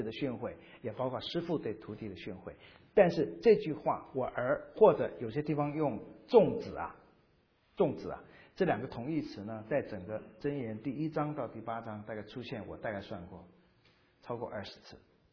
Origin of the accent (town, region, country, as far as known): China